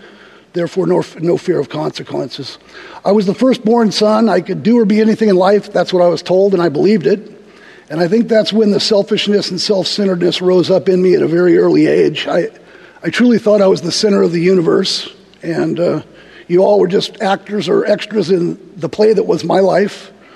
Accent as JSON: {"language": "English", "town": "Hollywood", "region": "California", "country": "United States", "tie": "born there", "said": "I was born in Southern California in 1965 at Hollywood Presbyterian Hospital."}